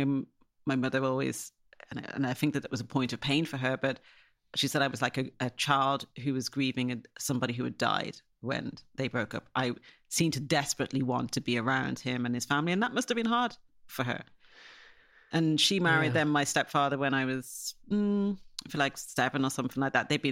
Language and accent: English; Ireland; And when you were black kids growing up in Ireland, and people know that something isn't quite right at home, it's just kind of adding to all the things that sort of make you weird.